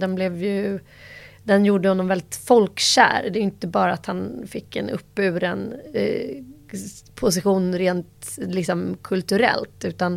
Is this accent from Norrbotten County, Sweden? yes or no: no; Nacka, Stockholm County, Sweden; Jag är uppvuxen i Stockholm här. I Nacka faktiskt. Mestadels.